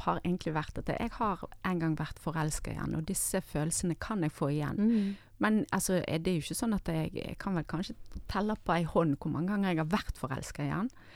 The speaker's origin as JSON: {"language": "Norwegian", "town": "Stavanger", "region": "Rogaland", "country": "Norway", "tie": "born there", "also_born_or_lived": "Stord / Askøy / Bergen", "said": "Ja, jeg kommer fra Vestlandet, for jeg er født i Stavanger, jeg har bodd på Stord, jeg har en mor fra Haugesund, jeg har bodd på Askøy, og jeg har faktisk bare bodd i Bergen etter at jeg gifte meg med Einar, for 23 år siden."}